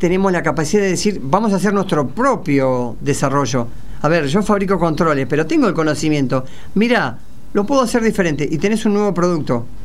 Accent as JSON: {"language": "Spanish", "town": "San Nicolás", "country": "Argentina", "said": "vengo de San Nicolás"}